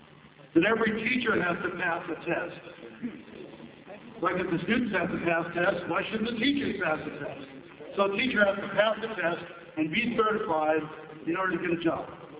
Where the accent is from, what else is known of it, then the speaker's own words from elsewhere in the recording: California, United States; California has corporal punishment. I grew up in California, so.